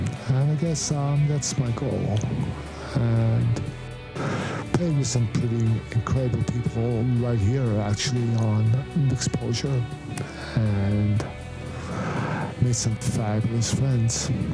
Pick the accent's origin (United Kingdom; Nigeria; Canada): Canada; also born or lived in Europe / United States; I was born in Europe, raised in Canada, spent about 30 years in the United States.